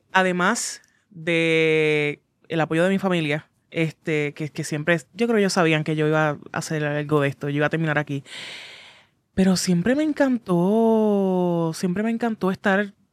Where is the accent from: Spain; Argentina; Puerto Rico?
Puerto Rico; Aguada; cuando vengo de Aguada, San Juan, yo dije, ¿qué conexiones yo tengo? Ninguna.